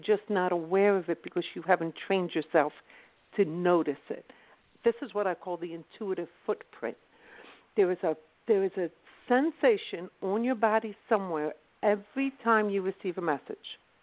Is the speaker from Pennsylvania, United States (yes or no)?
yes; Philadelphia, Pennsylvania, United States; I'm actually from South Philadelphia.